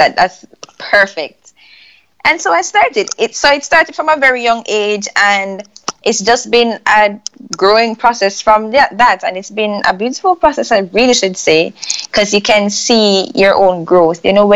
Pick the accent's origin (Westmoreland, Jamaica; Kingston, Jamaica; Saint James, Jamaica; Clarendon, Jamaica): Saint James, Jamaica; Montego Bay; Okay, we're both from Montego Bay, which is St. James.